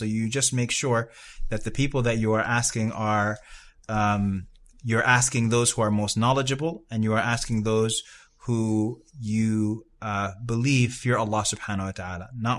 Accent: Sudan; moved away; also born or lived in New York, United States; I'm from Sudan via New York.

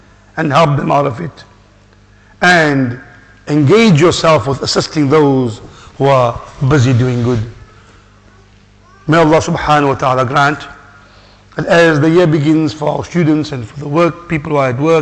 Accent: Freiburg, South Africa; They are from my area, I'm from Freiburg, we are neighbors

